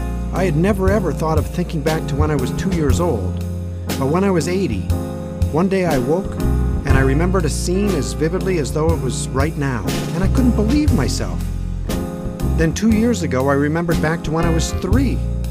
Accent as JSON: {"language": "English", "town": "Brooklyn", "region": "New York", "country": "United States", "tie": "born or raised there", "said": "I grew up in Brooklyn, and we were very poor, but I didn't know I was poor."}